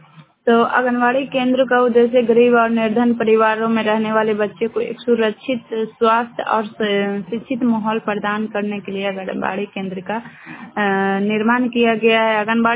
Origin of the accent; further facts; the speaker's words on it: Bihar, India; और मैं नॉर्थ से बोल रही हूँ। मेरा जिला नवादा पड़ता है।